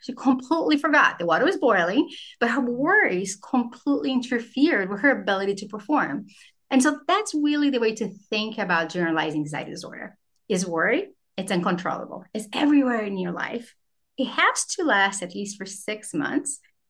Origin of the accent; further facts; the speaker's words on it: Brazil; now in United States; I grew up in Brazil, and my favorite author in Brazil is